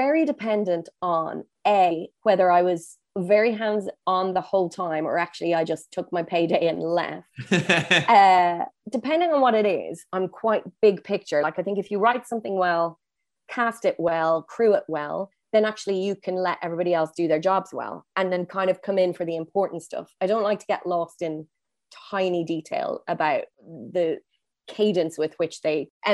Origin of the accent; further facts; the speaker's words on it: Ireland; And I was like, no, I definitely know that I'm Irish.